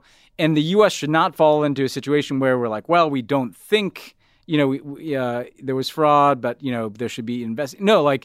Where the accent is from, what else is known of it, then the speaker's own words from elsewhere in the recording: United States; is like Trump and Stop the Steal stuff traveling to another place, which is embarrassing to see as an American.